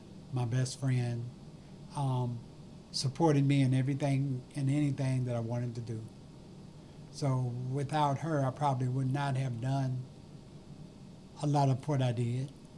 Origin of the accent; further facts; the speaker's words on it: Detroit, Michigan, United States; I was born here in Detroit. Just east of here. Grew up in this area. Had relatives that stayed in the Brewster Projects. We lived just east of here, just across the tracks.